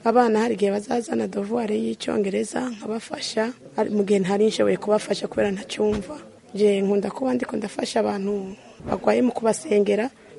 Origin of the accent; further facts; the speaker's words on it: Nyamirambo, Kigali, Rwanda; English is a second language; I come from Nyamirambo.